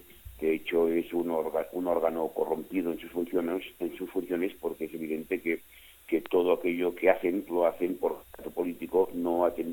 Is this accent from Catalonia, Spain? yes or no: yes; Cornellà de Llobregat, Catalonia, Spain; llegué de Madrid justo para poder asistir a la concentración que había delante del Ayuntamiento de Cornellà de Llobregat, que es mi población, mi pueblo.